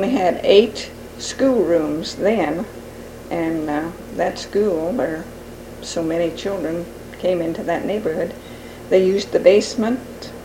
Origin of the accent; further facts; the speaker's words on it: Decatur, United States; I was born and raised in Decatur.